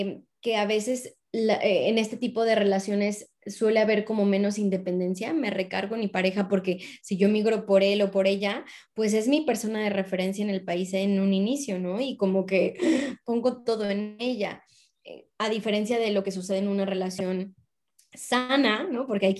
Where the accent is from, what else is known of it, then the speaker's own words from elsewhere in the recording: Mexico; yo soy mexicana, pero hablamos en inglés, es nuestro idioma común, ¿no? Neutral, un tercer idioma.